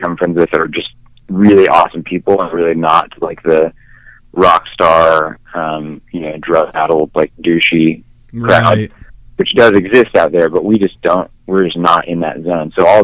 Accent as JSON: {"language": "English", "town": "Austin", "region": "Texas", "country": "United States", "said": "we're from Austin and we're sort of isolated geographically from the rest of the world."}